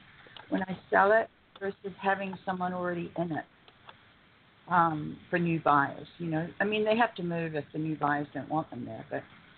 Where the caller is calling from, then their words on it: California, United States; I'm calling from the San Bernardino Mountains.